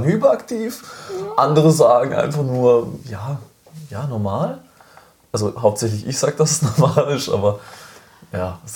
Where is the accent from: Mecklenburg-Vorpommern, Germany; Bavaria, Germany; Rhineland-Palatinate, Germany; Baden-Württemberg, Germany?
Baden-Württemberg, Germany; bin geboren in Freiburg, aber die Leute aus Freiburg sagen immer … komm mal runter, du bist kein Freiburger, weil ich eigentlich vom Dorf komme, 15 Minuten weg von Freiburg.